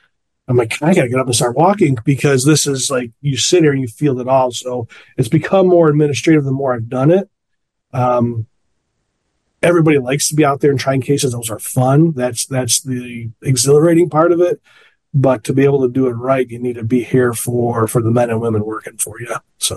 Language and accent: English; Addison, United States; Growing up in Addison, where everybody's Italian or ethnic of some sort, there is that type of potential language to come out.